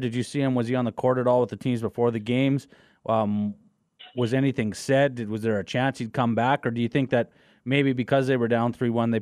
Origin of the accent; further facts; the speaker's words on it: Canada; because I'm Canadian.